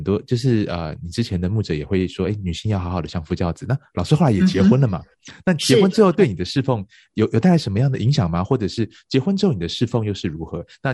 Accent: Taiwan; 那她是在东岸长大，那我是在台湾长大

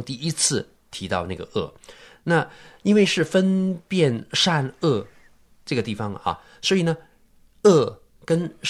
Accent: China; 你看我们中国人所写的那个字罪

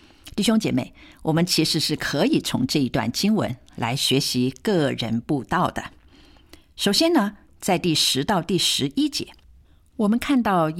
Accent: China; 对我们中国人来讲，这的确也是一个信耶稣明白救恩的一个阻碍

